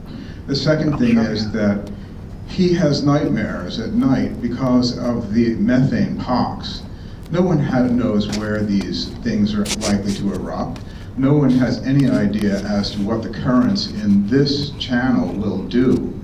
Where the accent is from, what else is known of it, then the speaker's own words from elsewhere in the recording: Belfast, Maine, United States; I believe I'm on the list. I'm from Belfast.